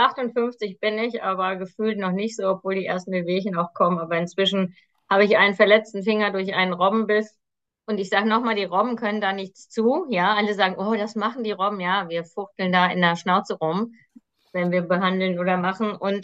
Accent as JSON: {"language": "German", "region": "Schleswig-Holstein", "country": "Germany", "tie": "born or raised there", "also_born_or_lived": "Lüdenscheid", "said": "geboren bin ich in Nordrhein-Westfalen. Zwar in Lünscheid, kenne aber die Insel, wo ich lebe, die Insel Föhr an der Nordsee seit meinem ersten Lebensjahr und hatte immer schon den Wunsch, in den Norden zu gehen"}